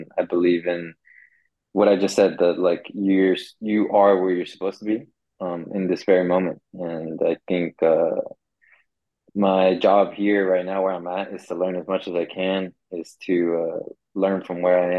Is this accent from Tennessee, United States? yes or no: no; Houston, Texas, United States; now in Sweden; I'm a footballer, a Colombian American, and I am from Houston, Texas. Now in Sweden.